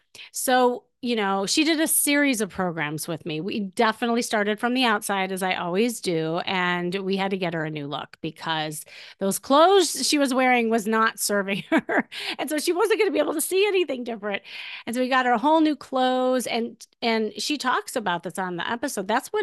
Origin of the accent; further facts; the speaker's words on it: Chicago, Illinois, United States; And we're both from Chicago.